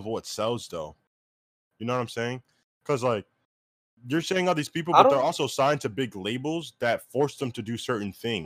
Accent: New York, United States; I don't sound like I'm from New York because I rap a certain way.

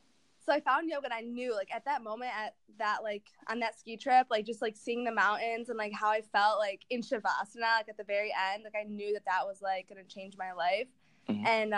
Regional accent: Detroit, Michigan, United States; now in Los Angeles, United States; Okay, so I am from Detroit, like he already mentioned.

